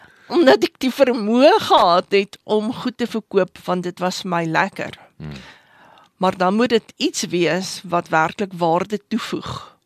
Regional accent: Johannesburg, Gauteng, South Africa; Jong, ek is 'n meisie van die suide, Johannesburg suid groot geword, Terfontein, wonderlike herinneringsjare daaraan.

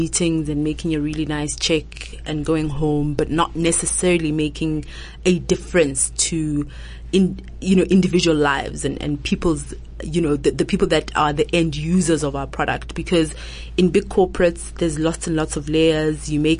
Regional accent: Lesotho; I come from Lesotho actually, and I grew up there.

